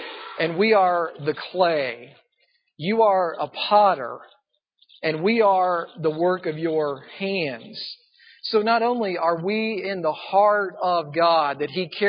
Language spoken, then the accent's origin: English; Indianapolis, Indiana, United States; Now I'm from Indianapolis, and our center for the Colts is Jeff Saturday.